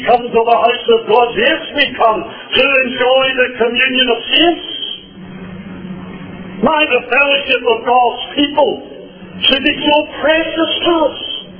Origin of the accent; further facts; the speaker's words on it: Northern Ireland, United Kingdom; even growing up in Northern Ireland, I'm not talking about my boyhood days, even before I came a teenager